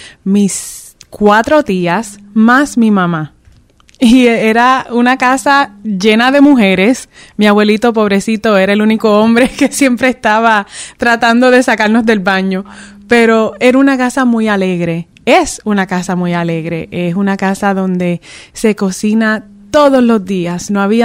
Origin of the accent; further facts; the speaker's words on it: Loíza, Puerto Rico; also born or lived in Naguabo; now in Rhode Island, United States; yo nací y criada en Puerto Rico. Nací en la ciudad de Naguabo. De Naguabo nos mudamos para Loíza. En Loíza estuvimos en Peña Pobre, estuvimos en varios sitios. Mi mamá, mis abuelitos son de Loíza.